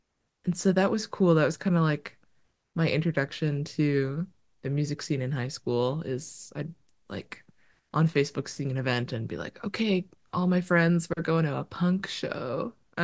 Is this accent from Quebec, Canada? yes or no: no; Ottawa, Ontario, Canada; Growing up in Ottawa, it's kind of funny because like we've got like the downtown core, and then everything else is sort of suburbs.